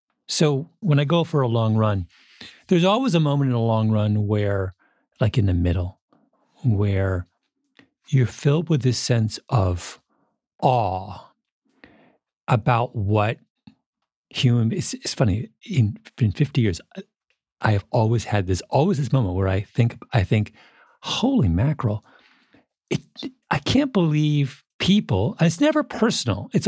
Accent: Canada; I grew up in Canada going running, I've gone running in minus 20 before

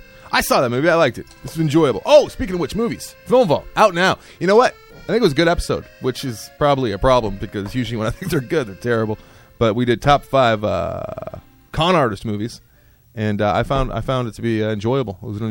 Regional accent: Ireland; Yeah, I am. I'm Irish.

